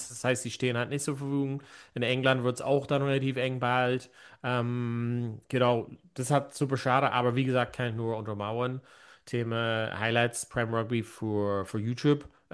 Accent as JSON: {"language": "German", "country": "Ireland", "lives_now": "Germany", "said": "ja, ich glaube, ich bin mehr Deutsch als Ire geworden"}